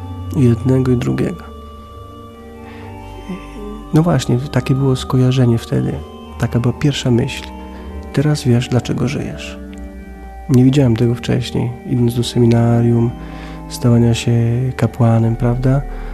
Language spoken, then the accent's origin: Polish; Żmigród, Lower Silesian Voivodeship, Poland; była na koncercie w Polsce, w Żmigrodzie, w mojej rodzinnej miejscowości